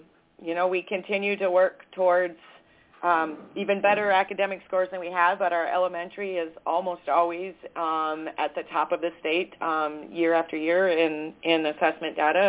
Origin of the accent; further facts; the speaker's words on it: South Dakota, United States; I am. I grew up in South Dakota.